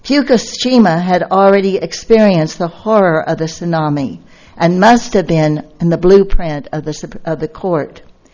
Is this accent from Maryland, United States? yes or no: no; Templeton, California, United States; I'm from Templeton, and I'm a member of Mothers for Peace.